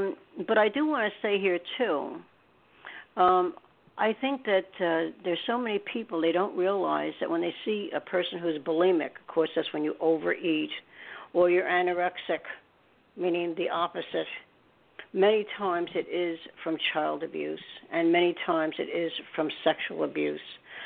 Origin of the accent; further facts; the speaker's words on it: New York, United States; And that's why I talk so fast. Anyway, and I'm from New York.